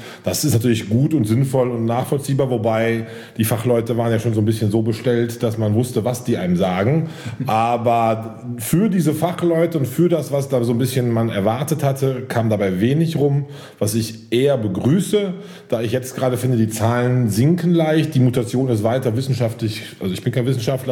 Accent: Cologne, North Rhine-Westphalia, Germany; Als Kölner

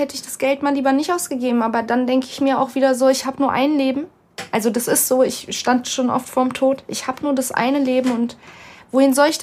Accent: Berlin, Germany; also born or lived in Turkey; Ich meine, ich bin Berliner, schon fast gebürtig, also zwar in der Türkei geboren und dann nach Berlin, aber mit einem Jahr kann man schon fast sagen.

